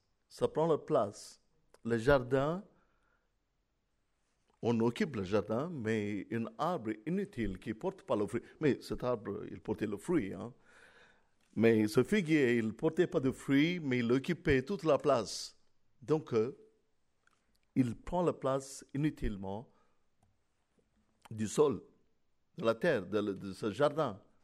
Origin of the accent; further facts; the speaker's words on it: France; Nous nous plaignons souvent du temps, que ce soit en été, en hiver ou en printemps, en tant que Français